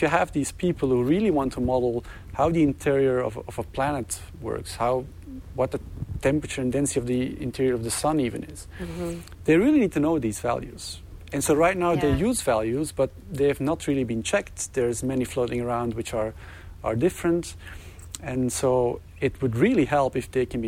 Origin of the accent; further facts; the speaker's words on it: Belgium; I speak Dutch, but I'm from Belgium.